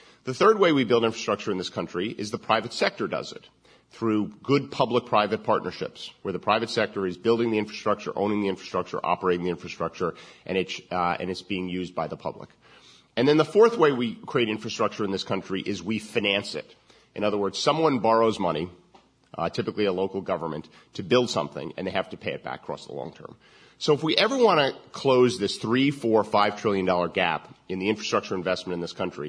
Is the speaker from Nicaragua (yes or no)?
no; Maryland, United States; which is more jobs than exist in my home state of Maryland